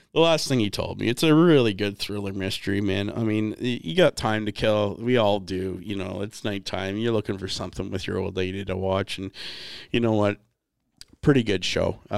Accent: Canada; because we're two dummies from Canada that want to talk shit.

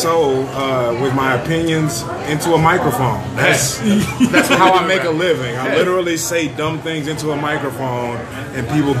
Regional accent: Louisiana, United States; now in Des Moines, United States; My people are from Georgia. I grew up in Louisiana. Those mm-hmm. people are from Louisiana. So, like, I grew up on this stuff. And so to come to Des Moines and live here

